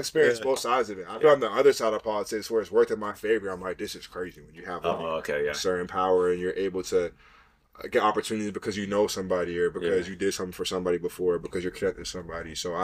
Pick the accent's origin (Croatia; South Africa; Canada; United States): Canada; thinking that I'm soft because I'm from Canada